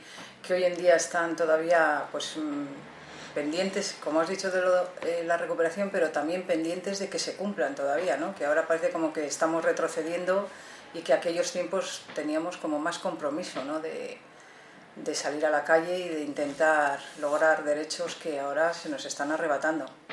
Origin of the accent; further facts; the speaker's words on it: Basque Country, Spain; Somos del País Vasco y, bueno, pues eso siempre ha sido una semilla dentro de mi casa.